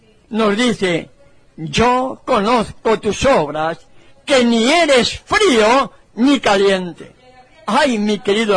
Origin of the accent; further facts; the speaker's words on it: Valencia, Valencian Community, Spain; En Valencia, en la tierra donde yo nací y me crié